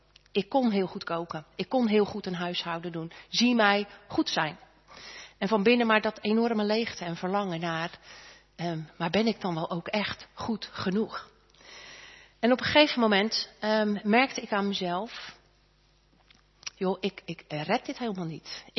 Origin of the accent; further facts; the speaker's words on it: Katwijk, South Holland, Netherlands; born there; Ik ben geboren in Katwijk, gezin met 3 meiden. Ik was de middelste.